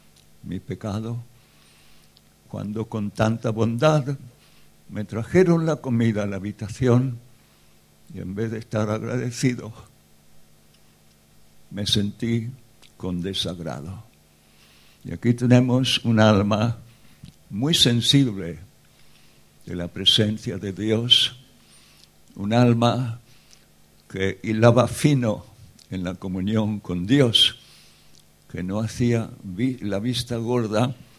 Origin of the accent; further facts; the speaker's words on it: Spain; Soy español, española, aquí no hay ningún